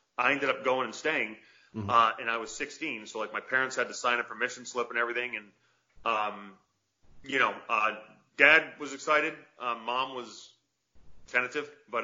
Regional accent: Massachusetts, United States; accent: Massachusetts; Like I've lost my Massachusetts accent since.

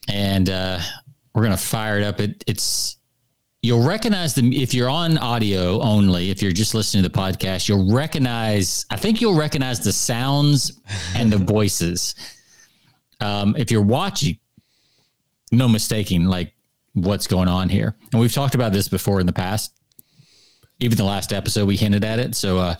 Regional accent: the South, United States; I mean, I'm from the South. You're from the South.

